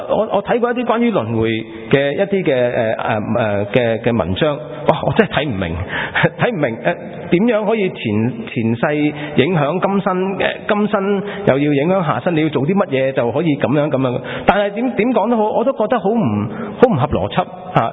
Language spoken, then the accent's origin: Chinese; China; 我相信我们中国人最多大部分都会相信是人死如灯灭